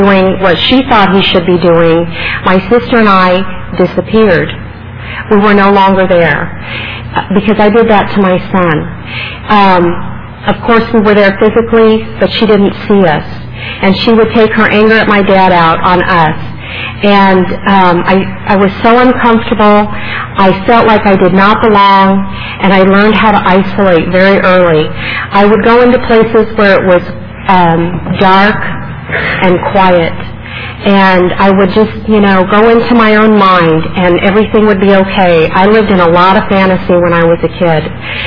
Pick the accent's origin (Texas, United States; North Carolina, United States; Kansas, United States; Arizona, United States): Arizona, United States; I grew up in Arizona in a very small town in the southwest corner of the state. It borders California and Mexico.